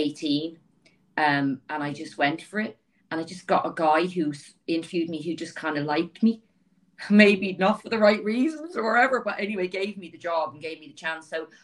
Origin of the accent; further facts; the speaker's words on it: Dublin, Leinster, Ireland; So I left school at 16. I'm from Dublin inner city. So my dad died when I was 7, and we moved in with my granny and granddad